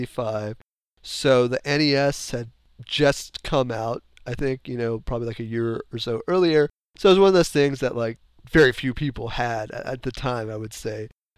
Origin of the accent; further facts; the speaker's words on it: Houston, Texas, United States; moved away as an adult; now in Los Angeles, United States; So I grew up in Houston, Texas. Grew up there first 18 years of my life, went to high school, everything there. And I came out to LA in 2000 to go to college